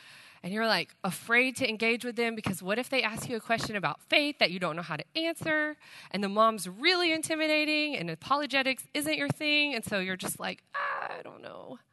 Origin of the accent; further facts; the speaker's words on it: Longview, Texas, United States; So I'm from Longview, Texas, and I was on drill team in high school. So like East Texas drill team, you know, hat, boots.